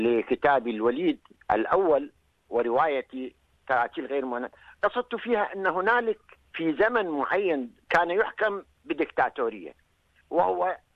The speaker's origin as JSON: {"language": "Arabic", "country": "Iraq", "said": "أنا كعراقي أتحدث."}